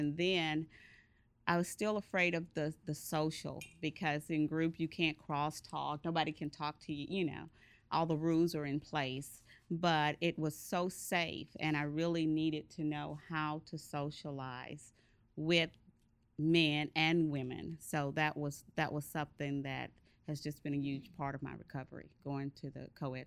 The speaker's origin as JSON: {"language": "English", "town": "Dallas", "region": "Texas", "country": "United States", "said": "from Dallas"}